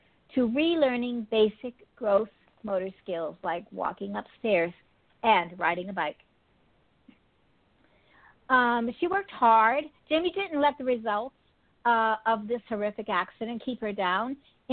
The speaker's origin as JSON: {"language": "English", "town": "Pittsburgh", "region": "Pennsylvania", "country": "United States", "tie": "born there", "said": "I was born in the Pittsburgh area and went to college in the Pittsburgh area."}